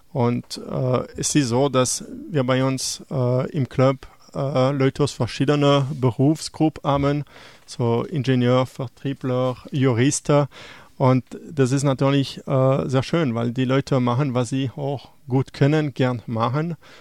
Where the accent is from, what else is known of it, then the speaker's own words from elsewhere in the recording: Belgium; Oder ich als Belgier habe ich das gelernt mittlerweile.